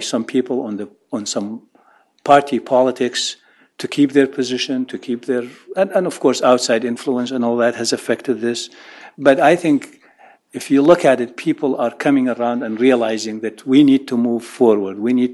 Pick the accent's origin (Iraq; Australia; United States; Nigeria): Iraq; Kirkuk, Kirkuk Governorate; my family was evicted from Kirkuk, and we are from Kirkuk, and now they have returned.